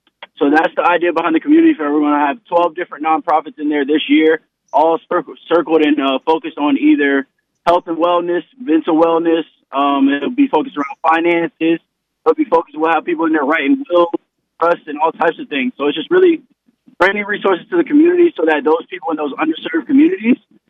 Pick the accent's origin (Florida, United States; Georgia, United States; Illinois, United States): Florida, United States; Tampa; So I played football really my whole life. I grew up here in Tampa.